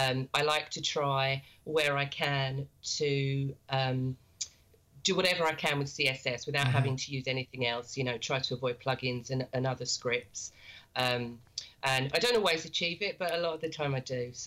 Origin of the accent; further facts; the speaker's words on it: London, United Kingdom; I'm from London in the UK.